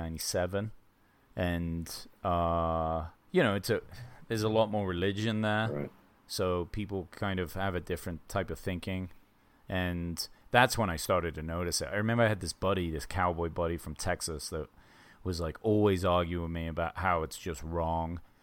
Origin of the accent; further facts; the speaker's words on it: South West England, United Kingdom; growing up in England wasn't really like that. We didn't, where I lived. I lived in the West Country near Bristol, and it was never an issu